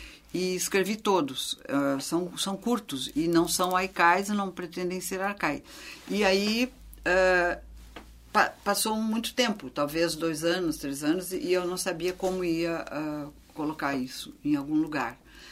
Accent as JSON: {"language": "Portuguese", "town": "Porto Alegre", "region": "Rio Grande do Sul", "country": "Brazil", "tie": "born or raised there", "said": "o lugar onde eu vivo toda a vida, é a minha terra natal"}